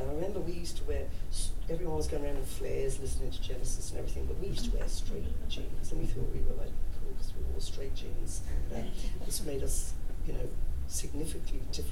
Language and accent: English; London, United Kingdom; I'm from London originally, so you know, like, I grew up in the '60s in London, and all the different sounds, like what inspired me is just I was living in Haringey, a really posh part of London, you know.